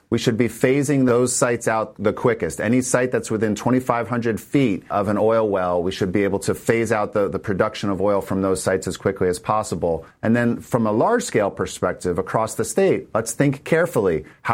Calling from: Oakland, California, United States; I'm calling in from Oakland this morning.

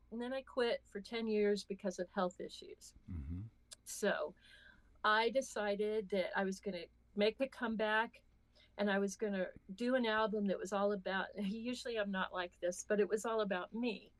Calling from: Topeka, Kansas, United States; I am in Topeka, Kansas, just 30 miles away from Haskell University.

